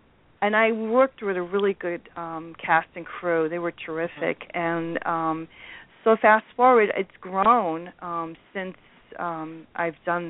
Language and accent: English; New Jersey, United States; And it's on June 20th through the 21st in New Jersey, my hometown.